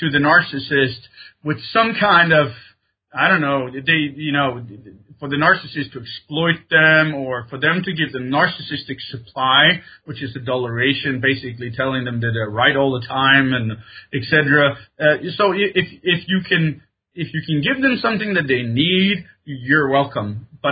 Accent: Sweden; I, as I said, I grew up in Sweden, so it was the same kind of feeling.

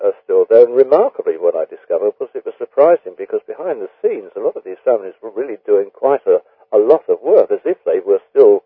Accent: United Kingdom; since I'm a British author

